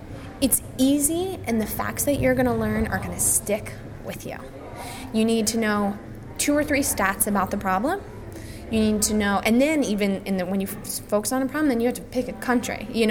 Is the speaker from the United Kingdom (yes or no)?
no; United States; I'm American born and bred. I love my American pizza and the bagels and the luxuries of being here.